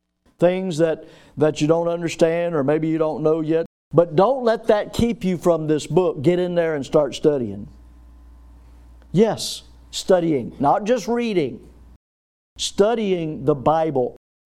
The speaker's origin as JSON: {"language": "English", "town": "Milton", "region": "Florida", "country": "United States", "tie": "born there", "said": "I thank God every day that I was born in Milton, Florida, of all places."}